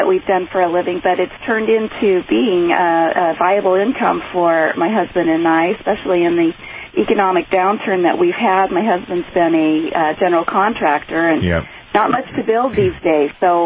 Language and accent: English; Las Vegas, Nevada, United States; also born or lived in Utah; We are from the Las Vegas area and Utah originally.